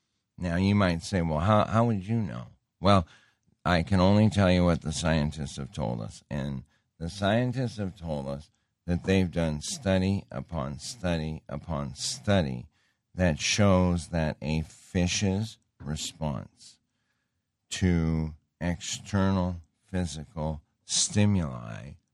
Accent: Montana, United States; I grew up in Montana as a hunter.

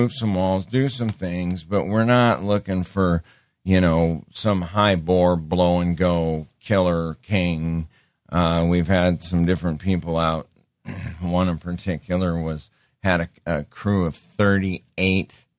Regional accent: Montana, United States; one of my very good friends that I grew up with in Montana.

